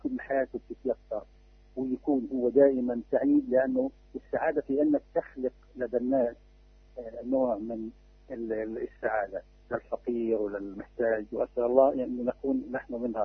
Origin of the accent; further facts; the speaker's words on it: Palestine; أنا في حاجة إني أكون ابن فلسطين لقضيتي أنا وكل إخواني الفلسطينيين،